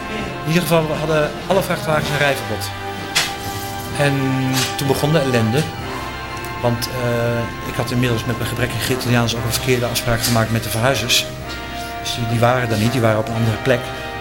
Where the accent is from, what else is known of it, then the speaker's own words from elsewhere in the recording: Netherlands; Ik zeg, ik kom uit Nederland en daar eten we heel veel India's.